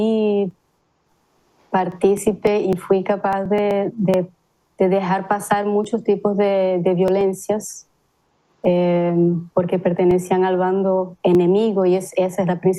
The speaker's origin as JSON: {"language": "Spanish", "town": "Maracaibo", "region": "Zulia", "country": "Venezuela", "accent": "Maracucho", "said": "yo soy de Maracaibo."}